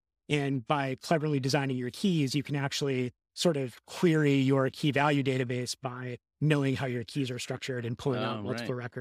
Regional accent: Minneapolis, Minnesota, United States; Mark Grabansky, who runs front end masters, runs out of Minneapolis, and I'm from Minneapolis as well.

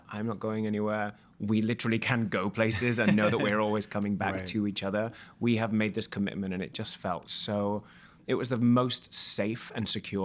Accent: United Kingdom; now in United States; telling people how I'm British and why I came here, right, apart from when I'm doing a podcast, of course. and so I'll just go around with American dialect sometimes

